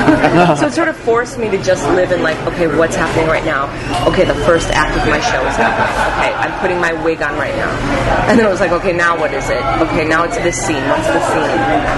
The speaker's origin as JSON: {"language": "English", "region": "Midwest", "country": "United States", "said": "And I had no idea. I knew nothing about anything. I'm from the Midwest. I didn't know."}